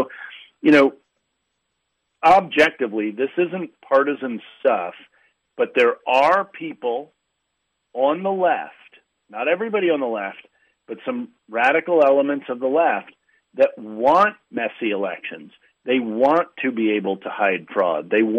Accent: Virginia, United States; I mean, in my home state of Virginia

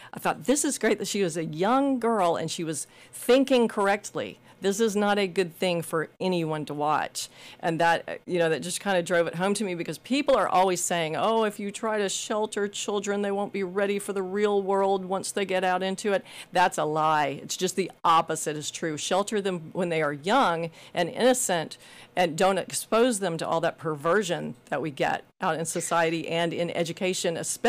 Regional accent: Memphis, Tennessee, United States; accent: Southern; but I guess that you can't get the Southern out of that accent. So yes, I'm from Memphis, Tennessee.

